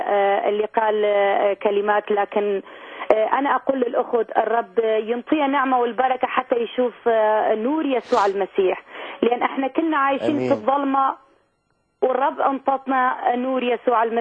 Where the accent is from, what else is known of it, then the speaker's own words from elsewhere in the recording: Kurdistan Region, Iraq; Arabic is a second language; أنا كردية من الشمال العراق. أنا آسف إذا لغتي العربية مو كلش مضبوط مثلكم،